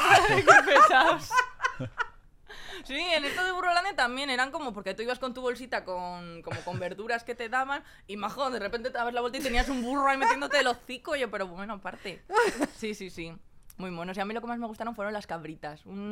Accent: Cantabria, Spain; en mi pueblo, en Cantabria

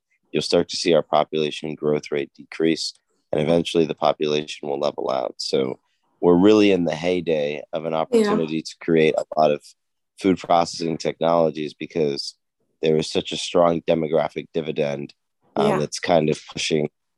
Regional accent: Nigeria; Well, I'm Nigerian, and by 2050, we'll be the third most populous country on the planet.

